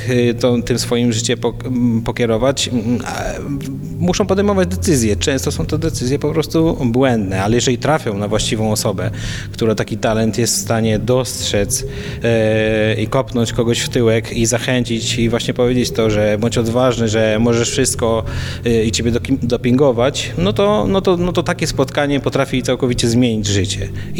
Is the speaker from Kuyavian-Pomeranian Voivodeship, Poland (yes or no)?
yes; Toruń, Kuyavian-Pomeranian Voivodeship, Poland; wychowując się, dorastając w mieście nie największym, trochę oddalonym od tych największych, od Warszawy i tak dalej